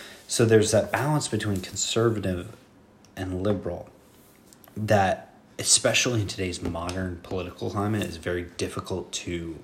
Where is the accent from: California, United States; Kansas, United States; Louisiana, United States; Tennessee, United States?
Kansas, United States; Like, you're from Texas. I'm originally from Kansas, right? My family grew up Catholic.